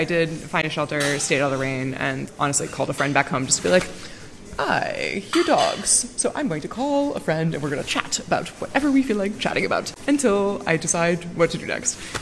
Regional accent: Seattle, Washington, United States; because I am from Seattle and know that occasionally, for example, a cleat may betray you

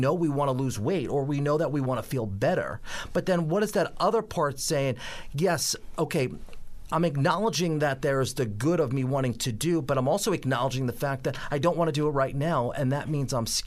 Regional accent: Ronkonkoma, New York, United States; I grew up in Ronkonkoma. I live there. I have fun there. I bought my parents' home, the home that I was raised in, you know.

